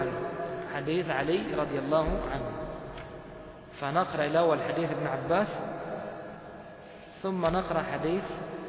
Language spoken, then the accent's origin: Arabic; Egypt; مواصلات عامة مثلا في زحام خاصة عندنا في مصر، ما تمكنت من الجلوس وتريد أن تشرب